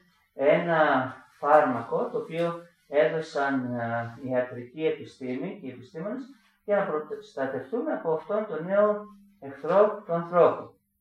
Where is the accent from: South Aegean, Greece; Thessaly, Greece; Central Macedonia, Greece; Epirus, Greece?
Central Macedonia, Greece; Edessa; Είμαι παιδί μιας τρίτεκνης οικογένειας, το μικρότερο παιδί, και μεγάλωσα στην Έδεσσα.